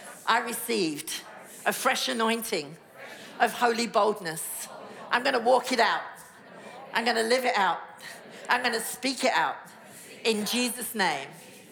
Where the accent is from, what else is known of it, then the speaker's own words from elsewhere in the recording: England, United Kingdom; You know, I come from England and we have milk persons.